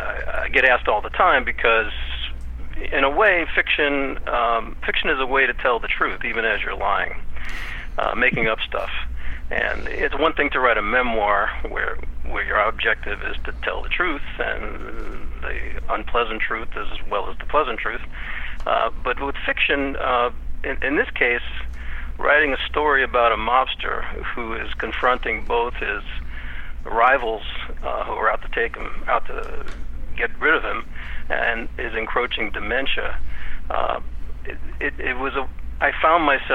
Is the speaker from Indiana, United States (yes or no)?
no; Brooklyn, New York, United States; Well, we grew up in Brooklyn, and in the 50s and 60s, my dad was a small-time hustler and con man and compulsive gambler and bookmaker